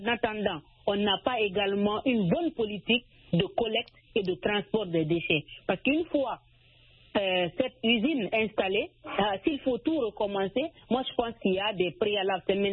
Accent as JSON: {"language": "French", "country": "Guinea", "said": "Chez nous, en Guinée"}